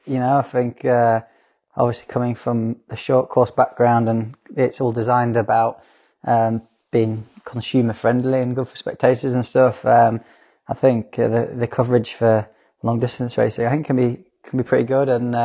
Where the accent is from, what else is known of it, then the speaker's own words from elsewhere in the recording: United Kingdom; obviously being a Brit